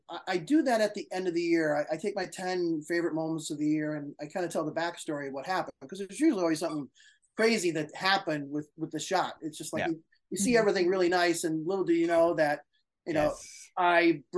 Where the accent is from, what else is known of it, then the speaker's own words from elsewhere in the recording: Leinster, Ireland; born there; Tusker is named for a lighthouse that's near where I was born in Ireland.